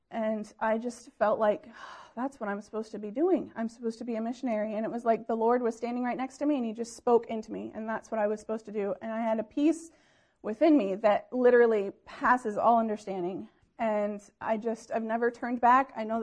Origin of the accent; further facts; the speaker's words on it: Port Allegheny, Pennsylvania, United States; I grew up in Port Allegheny